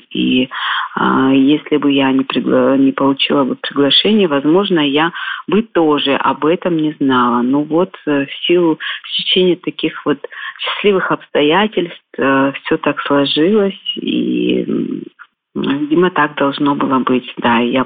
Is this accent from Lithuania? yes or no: no; Abkhazia, Georgia; вручение проходило в Доме Москвы, в Абхазии, и на самом деле я очень рада, что именно у себя на родине я получила эту награду